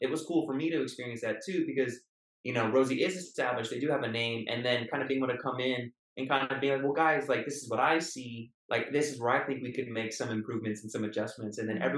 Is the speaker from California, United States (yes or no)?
yes; San Diego, California, United States; I'm from San Diego.